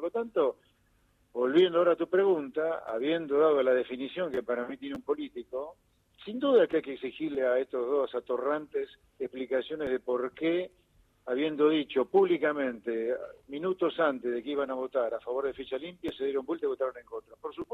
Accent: Buenos Aires Province, Argentina; born there; soy bonaerense de nacimiento, vivo en la provincia de Buenos Aires, laburo en la provincia de Buenos Aires como entidad privada

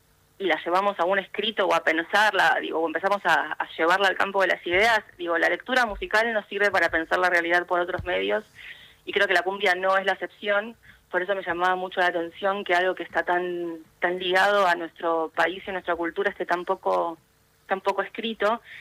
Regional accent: Argentina; Y la verdad es que dice mucho de nosotros como argentinos, claro y como historia argentina.

